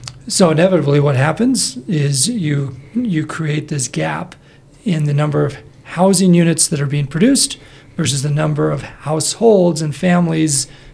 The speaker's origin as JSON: {"language": "English", "town": "Murray", "region": "Utah", "country": "United States", "tie": "born or raised there", "said": "Draper looks a lot different today than when I was a kid growing up in Murray."}